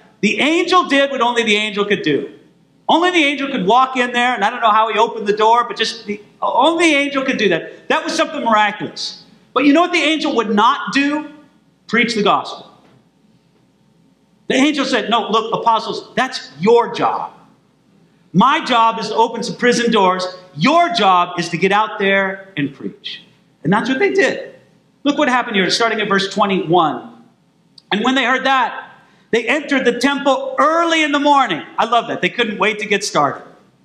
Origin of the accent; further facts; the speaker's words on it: California, United States; and look, I'm from California, so it's more likely there than here.